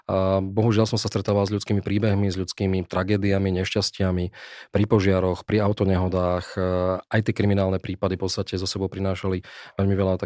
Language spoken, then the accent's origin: Slovak; Trnava, Trnava Region, Slovakia; Ja som Trnavčan, takže v Trnave som organizoval takéto podujatie